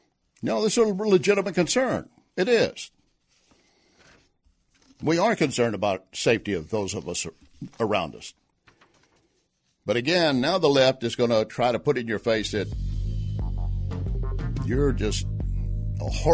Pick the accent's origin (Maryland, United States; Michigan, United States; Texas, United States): Texas, United States; I have a BS degree. I'm from Texas. I know it.